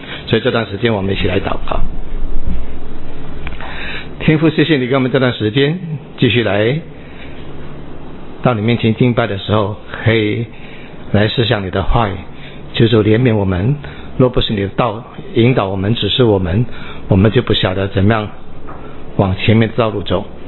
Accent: Singapore; 这是我们新加坡人对我们过去这一代的政府有这样的一个信心。

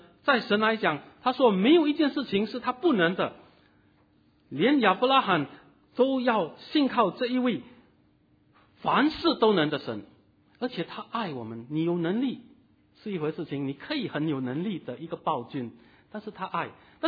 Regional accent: Singapore; 今天我们新加坡人孩子还没有上课，我们已经做义工了

